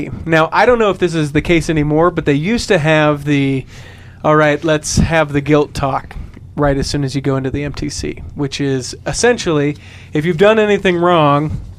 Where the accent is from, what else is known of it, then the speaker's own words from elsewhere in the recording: Salt Lake City, Utah, United States; I grew up here in Salt Lake City. That's where we're recording this in. All in a neighborhood of about 5 mile radius.